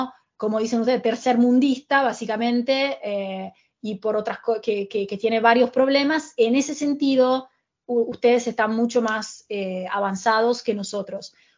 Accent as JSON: {"language": "Spanish", "country": "Italy", "lives_now": "Argentina", "said": "Sos italiana, bueno, ya como que te ganaste la confianza y el amor de todos."}